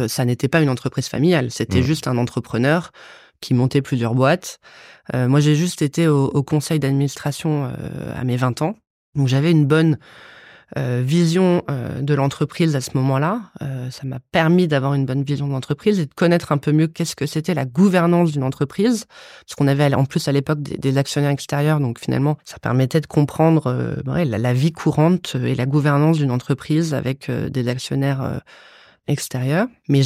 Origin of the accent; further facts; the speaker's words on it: Boulogne-Billancourt, Île-de-France, France; born there; also born or lived in Paris / Rennes; Alors, je suis née à Boulogne-Billancourt avec des parents qui étaient tous les deux nés à Rennes. Donc, j'ai, depuis mon enfance, toujours été un peu entre Paris et Rennes. Tous mes grands-parents étaient en Bretagne